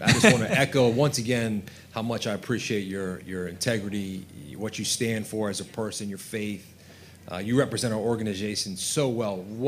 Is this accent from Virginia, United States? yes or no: yes; Leesburg, Virginia, United States; I'm from Leesburg.